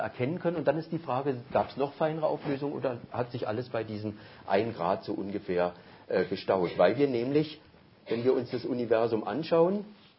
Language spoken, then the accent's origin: German; Austria; weil wir eben als Österreicher jetzt der ESO beigetreten sind